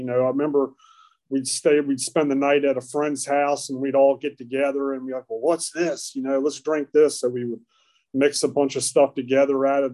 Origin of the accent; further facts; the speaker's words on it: Charlottesville, Virginia, United States; I'm from Charlottesville. I was born there. I was born in '74. I grew up.